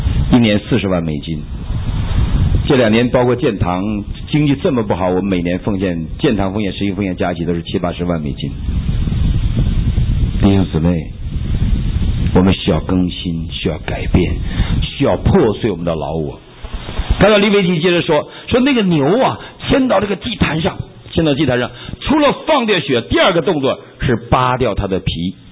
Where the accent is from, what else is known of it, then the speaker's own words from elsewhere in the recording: Northeast China, China; 我小的时候，我们东北人不太洗澡的啊